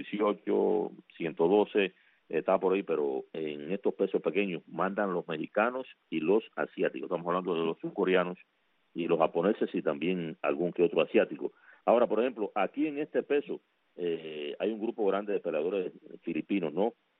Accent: Cuba; yo honestamente soy cubano

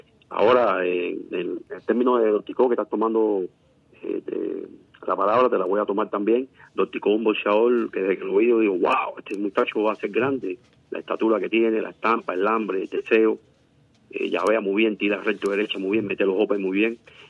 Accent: Cuba; Y para nosotros, como cubanos que somos, y yo como entrenador de ellos

